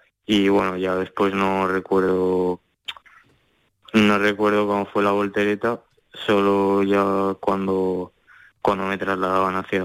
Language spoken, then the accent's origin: Spanish; Sobradiel, Aragon, Spain; now in Valencia, Spain; yo soy de Zaragoza, de un pueblecito aquí.